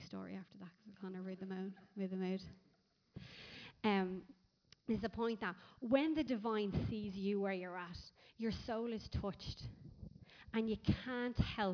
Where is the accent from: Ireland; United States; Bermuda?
Ireland; even as Irish people have a default setting to feel the underdog, to feel forgotten about. And you know, look at our country the last few years.